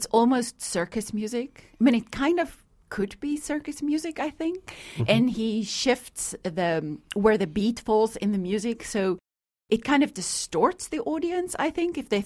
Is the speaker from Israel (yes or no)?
no; South Africa; moved away as an adult; now in United States; Yes, I grew up in South Africa, and I first moved to Michigan for 4 years. I went to Michigan State University where I did my bachelor's degree